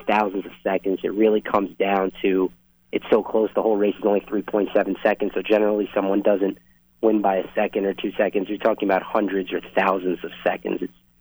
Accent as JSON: {"language": "English", "region": "New York", "country": "United States", "said": "well, I'm from New York, so I'm quite a ways away, too."}